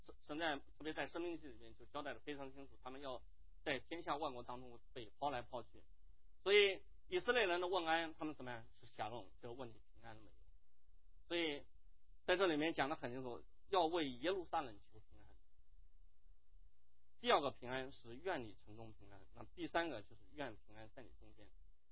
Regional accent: China; 我们中国人因为在长久的岁月当中人口太多吃不饱

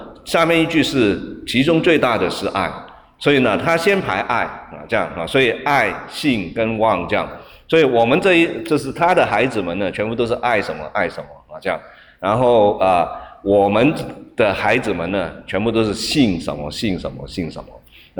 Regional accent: Hong Kong; 我是生长在这个香港嘛，我在香港长大的，那香港呢这个人很挤啊，好多人啊，这样子啊，就是整个街上都是人啊，

